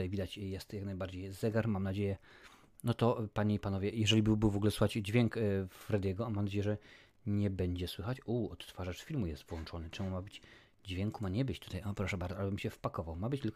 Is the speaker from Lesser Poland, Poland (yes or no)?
yes; Lesser Poland, Poland; Ja jestem z Małopolski, u nas i wychodzi na pole